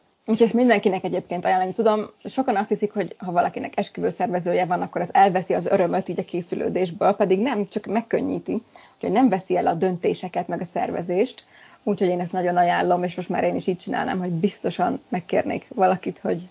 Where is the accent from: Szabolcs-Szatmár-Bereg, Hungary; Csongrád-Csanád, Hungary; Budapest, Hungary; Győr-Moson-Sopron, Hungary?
Csongrád-Csanád, Hungary; Szeged; Szegedi vagyok, Szegeden összehívtuk a családot egy kis úszóházon a Tiszán